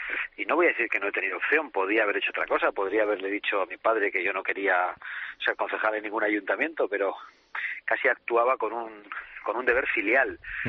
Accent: Basque Country, Spain; por las circunstancias que viví en mi tierra, porque muy pronto tuve conciencia de lo que estaba pasando en nuestra tierra vasca

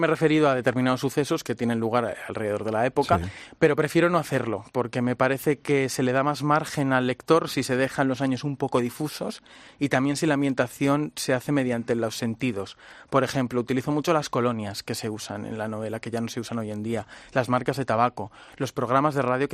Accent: Zamora, Castile and León, Spain; now in Madrid, Spain; yo soy de Zamora, vengo a Madrid

